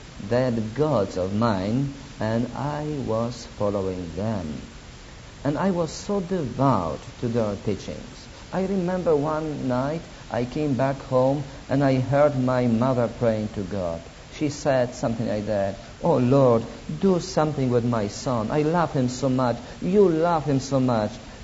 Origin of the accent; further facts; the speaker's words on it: Auschwitz, Lesser Poland, Poland; born there; first language Polish; English is a second language; As you know, I come from Poland. I was born in Poland and I speak Polish. And it is why I am Polak. I was born in Auschwitz.